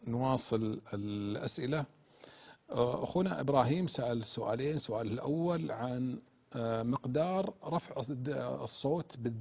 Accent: Saudi Arabia; عندنا في المملكة العربية السعودية

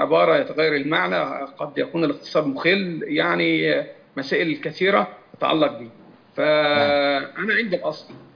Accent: Monufia Governorate, Egypt; الماجستير والدكتوراه أنا محب لبلدي، أنا من المنوفية.

